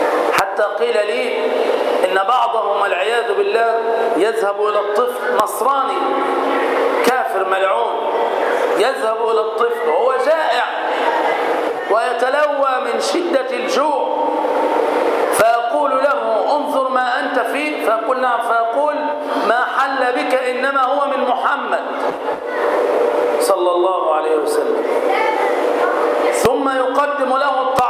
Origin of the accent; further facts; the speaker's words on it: Damietta, Damietta Governorate, Egypt; والحمد لله أننا رأينا تلك الصور المشرفة في بلدتنا المباركة في دمياط